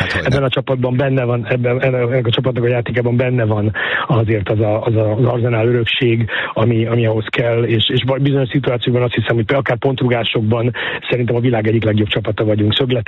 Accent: Budapest, Hungary; born there; én Kőbányán születtem, nekem … az úgy furcsa hangzik az én számból

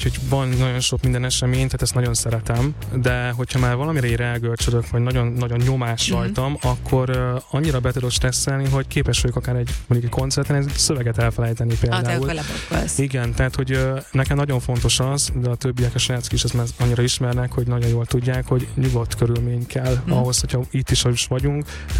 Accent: Békés, Hungary; ugye Békés megyéből származom, és hogyha hazamegyek, ott jó csönd

